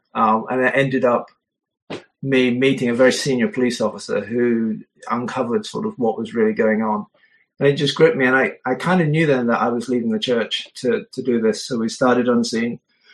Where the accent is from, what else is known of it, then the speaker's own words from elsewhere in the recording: Leeds, Yorkshire and the Humber, United Kingdom; No, I was born in Leeds. So I'm a true Yorkshireman.